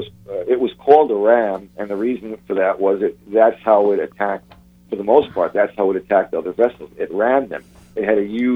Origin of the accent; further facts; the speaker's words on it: Brooklyn, New York, United States; well, since I grew up in Brooklyn, we would have been hanging out at the park.